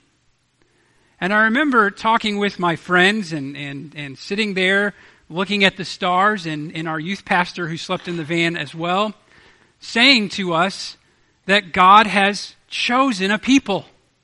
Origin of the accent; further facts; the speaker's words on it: St. Louis, Missouri, United States; the church I grew up in St. Louis